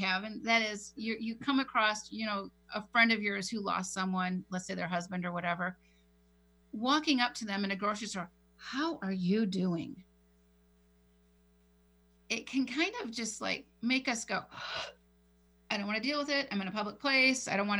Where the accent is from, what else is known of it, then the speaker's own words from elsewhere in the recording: Rancho Bernardo, California, United States; Well, like in my, near my hometown in Rancho Bernardo